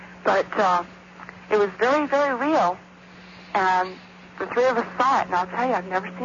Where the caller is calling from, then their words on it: Santa Barbara, California, United States; Yes, I'm calling from Santa Barbara.